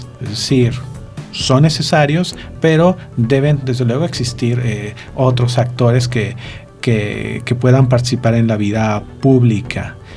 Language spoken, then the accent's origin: Spanish; Mexico; Todos los que somos mexicanos y tenemos al menos 18 años